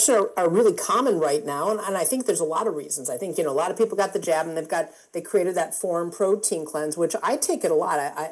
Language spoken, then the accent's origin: English; Chicago, Illinois, United States; which I'm from Chicago originally. Nobody from Chicago took Tylenol because they were putting weird stuff in the bottles back in the day.